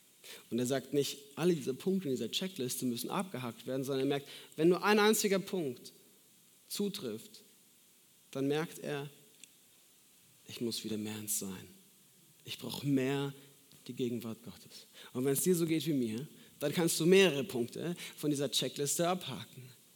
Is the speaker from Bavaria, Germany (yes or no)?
yes; Munich, Bavaria, Germany; Ich komme gebürtig aus München und bin dort dann in meiner Heimatgemeinde auch in eine FEG gegangen